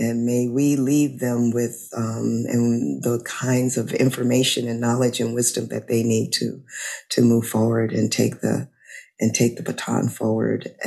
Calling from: Louisiana, United States; I'm calling in from Louisiana.

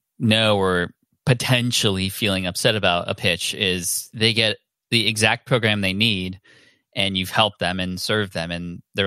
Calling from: San Diego, California, United States; I'm in San Diego in my home office.

